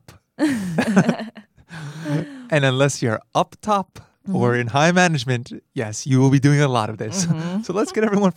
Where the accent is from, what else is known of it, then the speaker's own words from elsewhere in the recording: United States; But I don't know, as an American, I'm quite used to this.